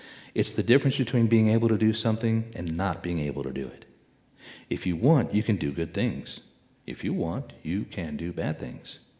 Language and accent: English; San Antonio, Texas, United States; A little bit about myself. I'm originally from San Antonio